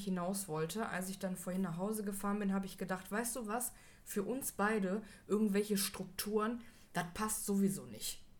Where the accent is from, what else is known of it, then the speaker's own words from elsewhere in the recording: Bottrop, North Rhine-Westphalia, Germany; Ich komme aus Bottrop, aus einem Kaff. Da fährt nicht mal eine Straßenbahn irgendwie rum.